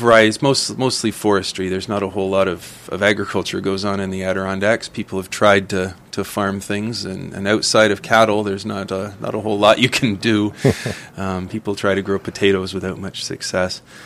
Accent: Brantford, Ontario, Canada; also born or lived in Toronto; I was born in Toronto, moved to Brantford, Ontario, when I was about 7 years old, and spent the rest of my, I guess, childhood, you can call it, there

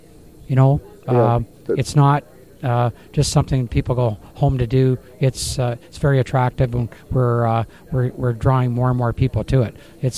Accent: Grand Valley, Ontario, Canada; Actually, I'm from Grand Valley

